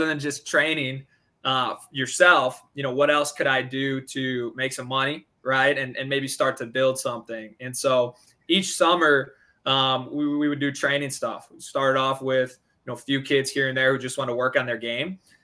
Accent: Whedon, Illinois, United States; Yeah. I'm from Whedon, Illinois. So yeah, it's weird. Almost anywhere else I could tell people I'm from Chicago

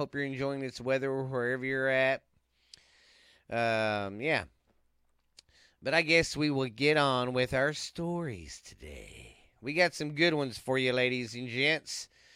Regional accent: Mineral Wells, United States; Kind of like my hometown of Mineral Wells.

